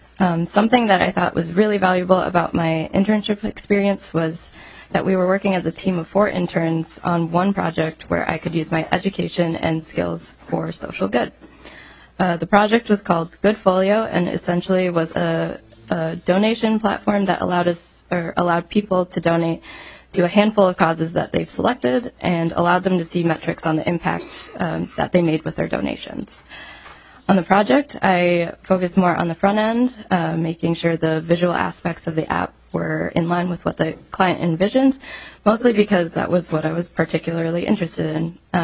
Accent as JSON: {"language": "English", "region": "Minnesota", "country": "United States", "tie": "born or raised there", "said": "I was born and raised in Minnesota, and most of my family and friends are in the area"}